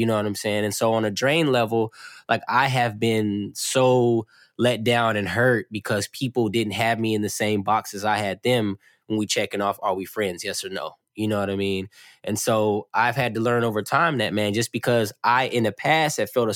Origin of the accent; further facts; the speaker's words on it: California, United States; also born or lived in Oakland / East St. Louis; I am from, you know, Southern California, but I say I'm from Oakland, but I'm originally born in East St. Louis.